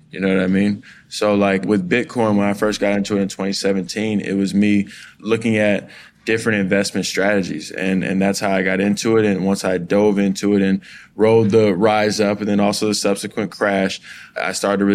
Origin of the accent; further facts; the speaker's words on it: Los Angeles, California, United States; actually grew up in South Central, but I used to bus out to Taft. So that's why a lot of people think I grew up in Woodland Hills